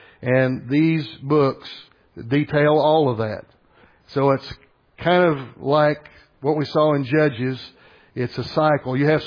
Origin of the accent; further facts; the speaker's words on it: United States; I know everyone here, as not only a Christian, but as an American